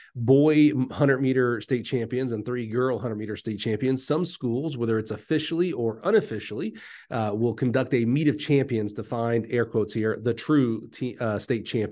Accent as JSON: {"language": "English", "region": "Alabama", "country": "United States", "said": "I'm from Alabama, so the math is a little slower than you there in Kentucky."}